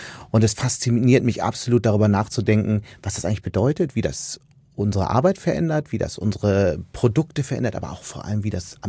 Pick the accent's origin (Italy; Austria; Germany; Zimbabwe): Germany; Hamburg; Ich bin da geboren und nach wenigen Monaten sind meine Eltern zurückgezogen nach Hamburg. Die sind seit mehreren Generationen Hamburger, insofern zähle ich als waschechter Hamburger, auch im Sinne der Definition der Hansestadt.